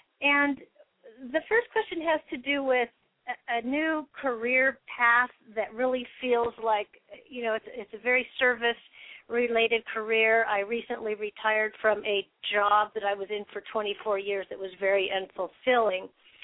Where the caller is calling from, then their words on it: Cloverdale, California, United States; I'm in Cloverdale, California.